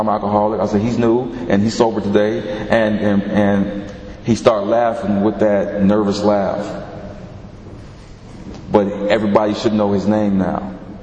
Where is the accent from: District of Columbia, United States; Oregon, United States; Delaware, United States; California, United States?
California, United States; Long Beach; I'm an alcoholic, my sobriety date is July 3rd, 2005. I'm from the Long Beach area of California.